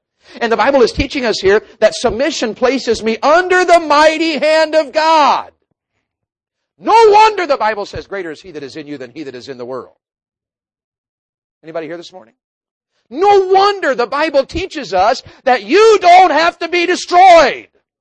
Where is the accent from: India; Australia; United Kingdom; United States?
United States; the South; Being a Southerner, I had a hard time with having a Yankee roommate.